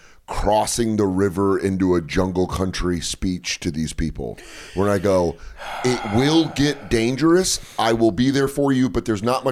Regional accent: Aurora, Colorado, United States; Yeah, I grew up in Aurora, Colorado.

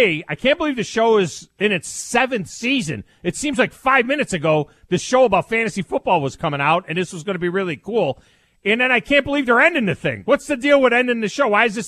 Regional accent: Rochester, New York, United States; I'm from upstate New York. Rochester, New York is where I'm from. But I've been in the South for, you know, the first time. It's over 35 ye

